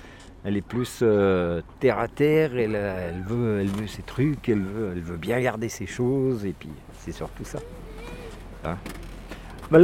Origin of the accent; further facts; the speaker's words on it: Hauts-de-France, France; moved away as an adult; Moi, je suis originaire de la Somme, là-haut. Tout en haut. Et je suis arrivé en Rhône-Alpes en 88. Et puis, j'en suis plus reparti.